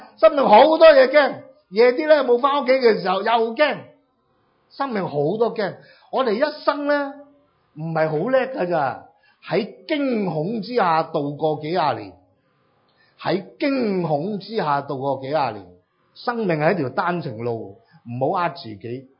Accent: Hong Kong; 我哋香港人更加明白，一个人想唔丑嘅点咧，就威咯

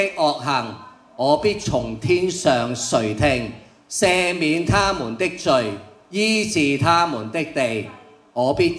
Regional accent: China; 自卑咧唔系我哋中国人，即系平时我哋讲话啊，你咁自卑噶

